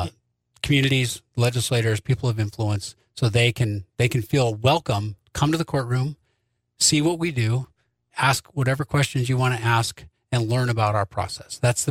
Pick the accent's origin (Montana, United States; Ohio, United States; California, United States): Montana, United States; Sunburst; also born or lived in Milk River, Canada; I'm a Montana native. I'm multiple generations on both sides. But my parents lived in Sunburst, and I was born in Milk River.